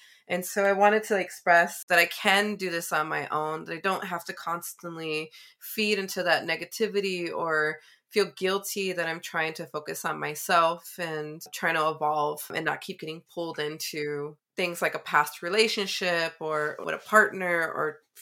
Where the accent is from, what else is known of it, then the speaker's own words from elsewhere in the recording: Chicago, Illinois, United States; You know, I grew up in Chicago. Chicago is definitely like Spanglish, and at least with my friends.